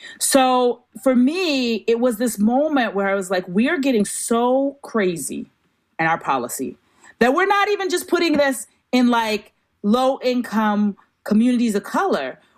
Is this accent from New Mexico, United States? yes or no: no; Roxbury, Massachusetts, United States; I grew up in Roxbury, and there is no real deep relationship between West Roxbury and Roxbury.